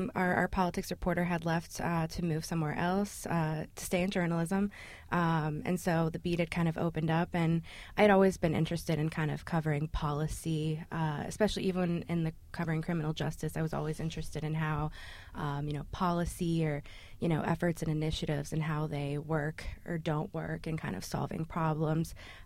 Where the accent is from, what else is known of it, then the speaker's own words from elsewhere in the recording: Altoona, Pennsylvania, United States; I grew up in Altoona, Pennsylvania. That's right in the middle of the state, but I've lived kind of all over. I went to school in Pittsburgh, and I also lived for a brief time over, you know, just outside of Philadelphia as well.